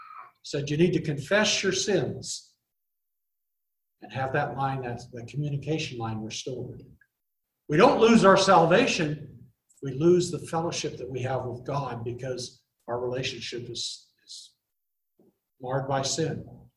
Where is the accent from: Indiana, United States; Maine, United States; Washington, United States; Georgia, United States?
Washington, United States; Seattle; See, I grew up in Seattle. The old Seattle. Not the one you hear about on the news now. But I grew up in Seattle when the big ships came in.